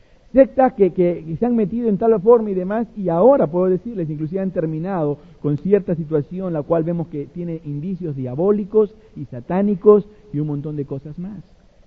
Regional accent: Lima, Peru; born there; Yo nací en Lima, Perú, en la República de Lima, Perú, en Sudamérica

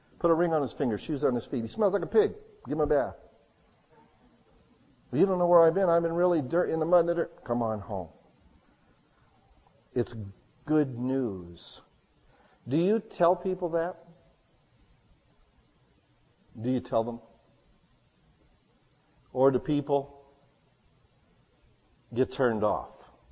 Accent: United States; Because we know there's no free lunch. We're American.

